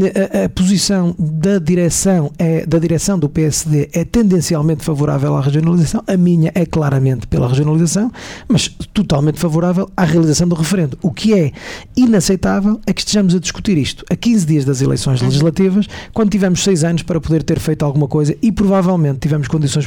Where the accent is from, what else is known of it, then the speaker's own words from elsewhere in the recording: Guimarães, Braga, Portugal; mas que sou nascido e residente em Guimarães